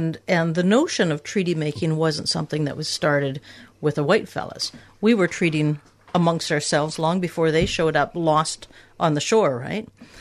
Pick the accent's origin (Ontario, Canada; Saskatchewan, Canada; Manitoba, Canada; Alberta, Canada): Manitoba, Canada; We come from Canada. We're both Indigenous scholars from Manitoba